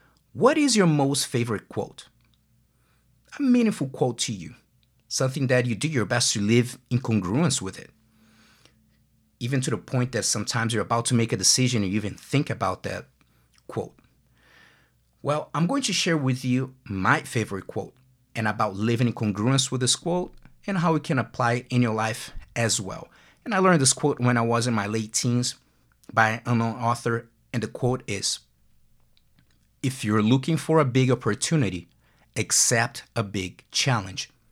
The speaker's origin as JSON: {"language": "English", "region": "Rio de Janeiro", "country": "Brazil", "tie": "born or raised there", "said": "Personally, I was born and raised in Rio de Janeiro, Brazil, and when I was 14 years old, in 1989, I made a decision to accept a big challenge in my life"}